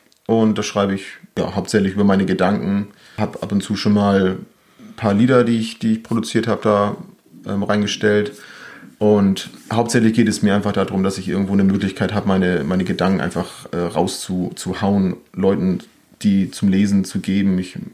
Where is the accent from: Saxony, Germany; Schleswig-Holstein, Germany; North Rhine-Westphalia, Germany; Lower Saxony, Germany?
Schleswig-Holstein, Germany; Bad Segeberg; ich bin 38, tatsächlich schon. Und wir kommen beide aus Segeberg. Wir sind fast Nachbarn.